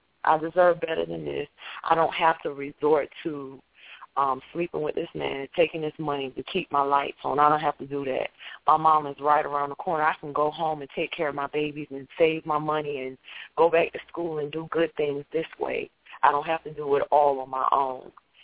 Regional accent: the South, United States; but I'm from the South

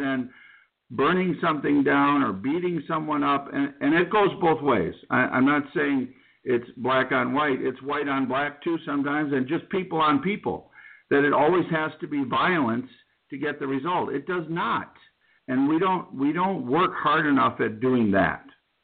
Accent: Detroit, Michigan, United States; And I learned a lot growing up in the Detroit, working in the downtown Detroit area during the riots.

